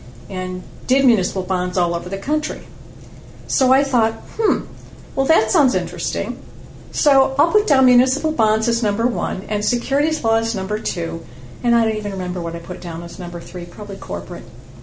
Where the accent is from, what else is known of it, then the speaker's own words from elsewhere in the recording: Detroit, Michigan, United States; Yes, I grew up in Detroit back when it was a boom town and the auto industry was thriving, and went through Detroit Public Schools before leaving for college.